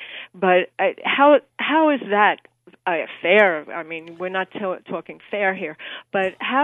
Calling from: New York, United States; Hello, Pastor. I'm calling from New York, and I want to give you something that happened just recently.

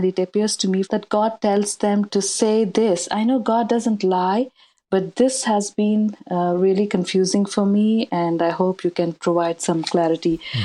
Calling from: Hyderabad, Telangana, India; I am calling you from Hyderabad City in India

